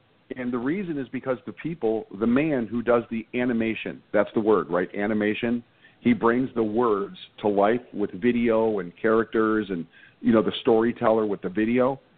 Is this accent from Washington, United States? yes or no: no; Chicago, Illinois, United States; I'm from Chicago. I'm from the Southwest